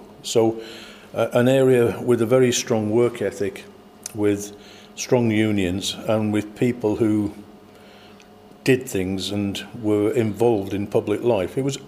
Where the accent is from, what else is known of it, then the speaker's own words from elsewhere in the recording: Sheffield, Yorkshire and the Humber, United Kingdom; also born or lived in Rotherham; I was brought up in South Yorkshire. It's a town called Rotherham. My first 9 years of my life, I was brought up in Rotherham, and then we moved over the border into Sheffield. And so the next 9 years of my childhood was Sheffield.